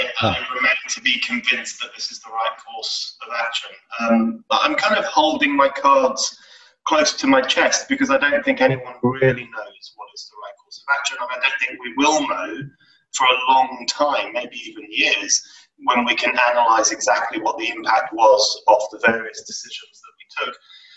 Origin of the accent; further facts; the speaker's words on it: London, United Kingdom; This is my home, born and bred.